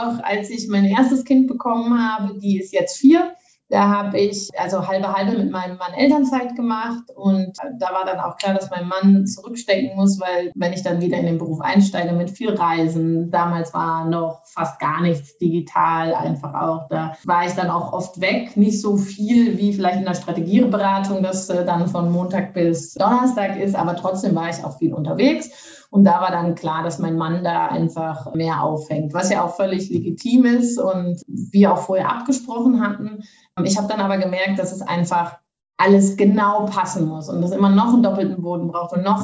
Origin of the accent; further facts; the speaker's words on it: Rhineland, Germany; moved away as an adult; also born or lived in Netherlands; bin aber Deutsche, komme aus dem Rheinland ursprünglich und bin dann in die Niederlande gegangen fürs Studium